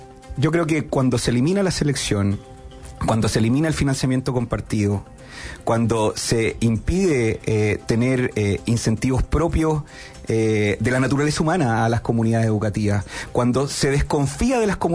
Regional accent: San Fernando, O'Higgins, Chile; Yo soy colchagüino, soy de San Fernando, y Colchagua fue justamente una de las provincias conejillos de India

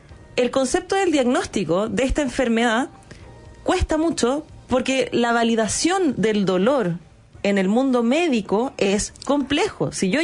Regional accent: Chile; porque como buenas chilenos, nos duele algo

